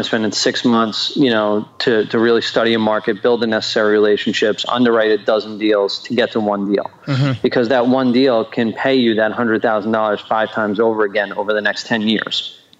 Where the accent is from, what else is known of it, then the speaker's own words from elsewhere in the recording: New York, United States; you're from South Florida, I'm from New York.